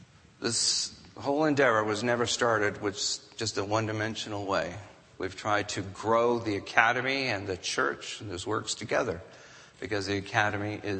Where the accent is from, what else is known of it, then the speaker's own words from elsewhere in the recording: California, United States; It is not the people who controlled it in the Charlie Brown era that I grew up in the California public school system.